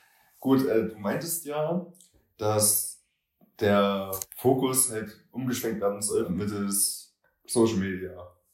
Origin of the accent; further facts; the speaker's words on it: Altenburg, Thuringia, Germany; sowas hätte ich in meiner Jugend hier in Altenburg, ich bin ein paar Jahre jetzt älter, hätte ich das gerne gesehen